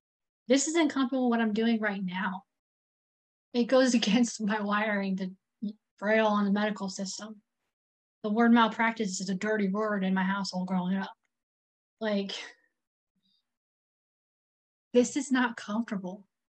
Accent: the South, United States; I mean, I'm from the South. We don't air our dirty laundry on the front porch kind of mentality.

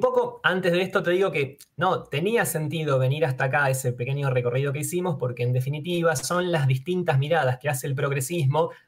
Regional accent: Buenos Aires Province, Argentina; Bueno, yo soy del sur del Gran Buenos Aires y tengo vínculos familiares, amistosos, herencias.

